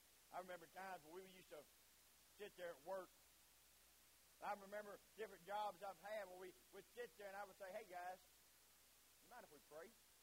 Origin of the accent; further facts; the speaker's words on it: United States; also born or lived in Bolivia; Proud to be an American. I thank God I'm an American citizen. I thank God I live in the country that is free. I have lived in different countries.